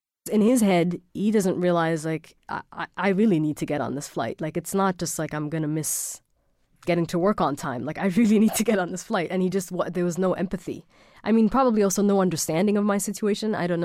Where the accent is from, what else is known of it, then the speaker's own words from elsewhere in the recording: Germany; I was born in Germany. My father was studying in Germany, and I grew up for part of my life in Germany. So I actually never lived in Sudan.